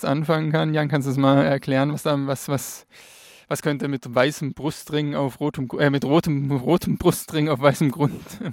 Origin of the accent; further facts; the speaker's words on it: Steinen, Baden-Württemberg, Germany; Ja, ich bin in Steinen aufgewachsen, das sich selbst mit dem Titel Tor zum Südschwarzwald bewirbt.